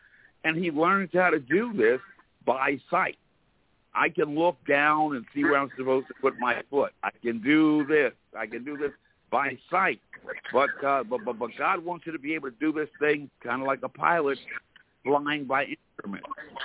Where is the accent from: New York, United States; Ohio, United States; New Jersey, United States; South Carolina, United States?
New Jersey, United States; Jersey City; I grew up in Jersey City. Jersey City is an inner city, and the public schools are terrible.